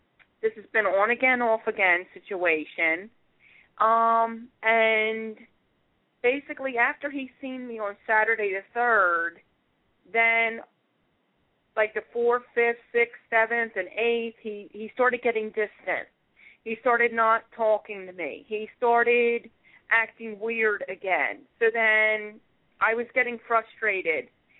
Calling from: Philadelphia, Pennsylvania, United States; I'm calling from Philadelphia, PA, in the United States.

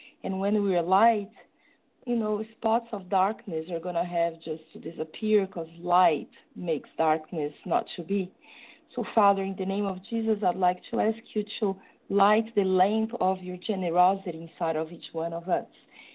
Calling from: São Paulo, Brazil; From São Paulo in Brazil.

